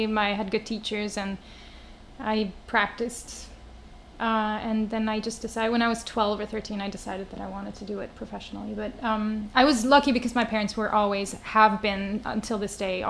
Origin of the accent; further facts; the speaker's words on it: Switzerland; So I am Swiss.